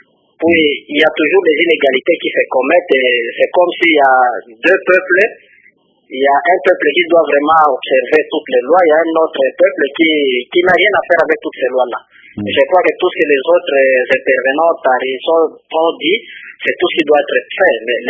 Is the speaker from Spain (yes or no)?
no; DR Congo